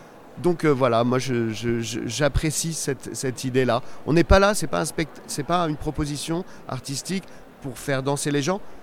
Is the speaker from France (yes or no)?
no; Algeria; Et puis après, comme moi j'ai grandi en Algérie, qu'en Algérie je faisais du rock, je suis revenu à ma culture rock.